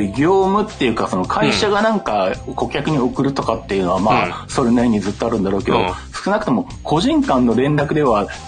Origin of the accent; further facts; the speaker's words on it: Nagoya, Aichi, Japan; 名古屋で生まれ住んでるから、